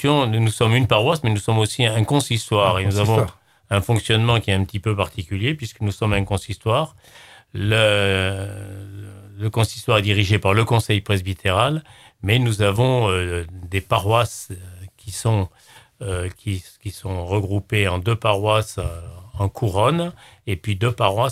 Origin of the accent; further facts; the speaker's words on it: Nîmes, Occitanie, France; also born or lived in Lorraine; Et nous sommes revenus, après la mort de mon père, à Nîmes, qui était le berceau un peu de la famille, en 1956. Et depuis, j'ai toujours vécu soit à Nîmes, soit à Montpellier.